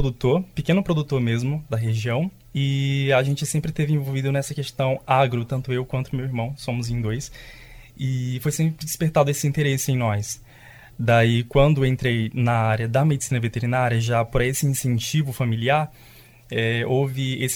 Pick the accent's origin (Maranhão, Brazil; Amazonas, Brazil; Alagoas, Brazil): Maranhão, Brazil; Fortaleza dos Nogueiras; assim, bem diferente mesmo. Eu tenho 26 anos. Eu sou natural de Fortaleza dos Nogueiras, que é uma cidade pequenininha no sul do Maranhão.